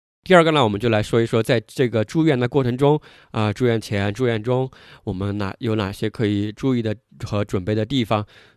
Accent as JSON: {"language": "Chinese", "country": "China"}